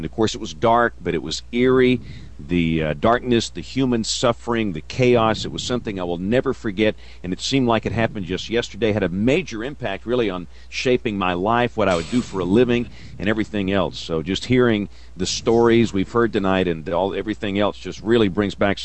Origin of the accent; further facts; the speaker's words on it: Tuscaloosa, Alabama, United States; I was ending my junior year in high school in May of 73, and I'm from Tuscaloosa, which is only 30 miles north of Brent